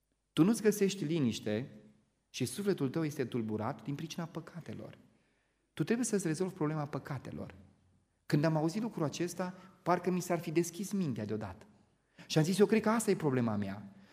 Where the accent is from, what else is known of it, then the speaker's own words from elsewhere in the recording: Moldavia, Romania; eu sunt din loc din Moldova